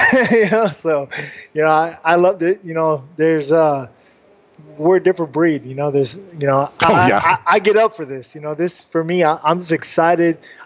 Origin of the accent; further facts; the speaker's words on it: Spring Hill, Florida, United States; also born or lived in Tampa; You know, I've lived in Tampa and I grew up in Spring Hill, so I just have that home community from both sides